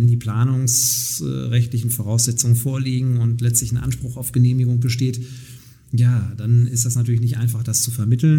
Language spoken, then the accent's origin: German; Nottuln, North Rhine-Westphalia, Germany; durch meine damalige Tätigkeit als Ratsmitglied in meiner Heimatgemeinde in Nottuln